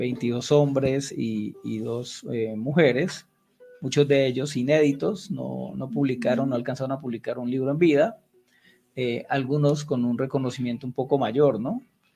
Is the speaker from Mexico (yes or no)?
no; Cúcuta, Norte de Santander, Colombia; Yo soy cucuteño